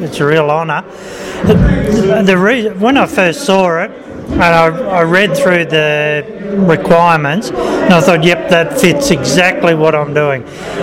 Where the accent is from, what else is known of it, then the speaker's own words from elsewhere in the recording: Adelaide, South Australia, Australia; I don't come from Griffith, I came from Adelaide.